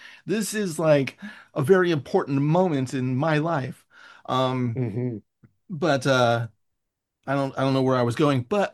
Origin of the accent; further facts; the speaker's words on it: San Francisco, California, United States; now in Los Angeles, United States; the other beautiful thing is I'm from San Francisco, so the baseball thing in the United States, it's when it comes to San Francisco and Los Angeles. I live in Los Angeles now, which is enemy territory.